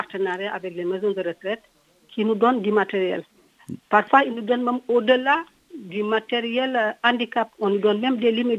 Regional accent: Kaolack, Senegal; Je suis de Kaolack, à 191 km de Dakar.

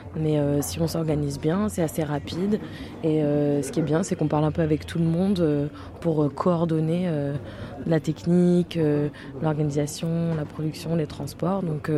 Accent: Paris, Île-de-France, France; born or raised there

